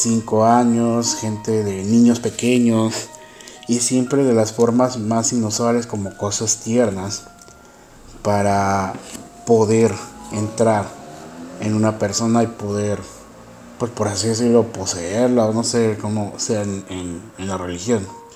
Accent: Mexico; now in Ecuador; yo soy de México, pero en este momento estoy viviendo en Ecuador.

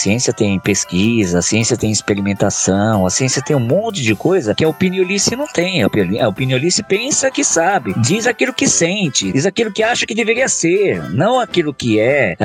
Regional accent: Brazil; Ou seja, nós como brasileiros, enquanto povo, no nosso DNA tá uma transferência de colonizadores, né?

